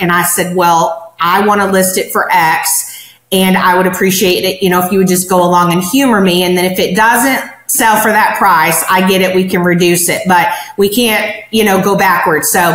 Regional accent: Missouri, United States; remember, I was raised in the Midwest, so it's rural Missouri, and it's not like a typical master plan community.

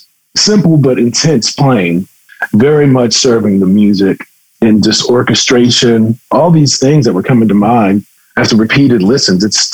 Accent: San Antonio, Texas, United States; I grew up mostly in San Antonio, and then when I left home, I went to New Orleans for about a year.

